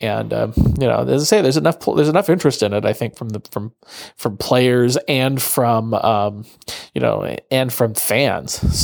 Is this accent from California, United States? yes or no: yes; California, United States; I know about only because, again, I'm from the Bay Area, and they do have an Arena Football League down there, the San Jose SaberCats.